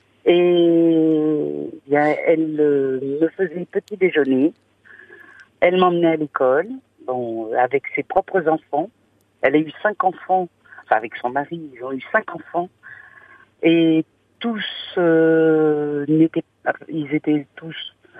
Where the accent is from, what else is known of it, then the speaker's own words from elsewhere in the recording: Nouvelle-Aquitaine, France; moved away as an adult; je pouvais être quelques mois, voire même quelques années, puisque j'ai quitté la Vienne bon, pour déplacement professionnel, oui.